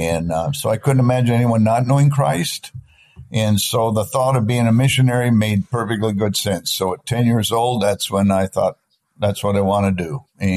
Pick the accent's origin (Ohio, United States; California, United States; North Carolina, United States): California, United States; Napa; it started as a 10-year-old kid in Sunday school in Napa, California. I grew up in Napa, California.